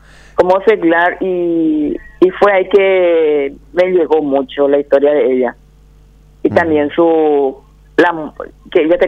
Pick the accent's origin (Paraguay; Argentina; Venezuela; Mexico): Paraguay; Piquetecuy, San Pedro; Yo soy de Piquetecuy, y de aquí me iba a hacer mi guardia hasta San Pedro de Cuamandoyú.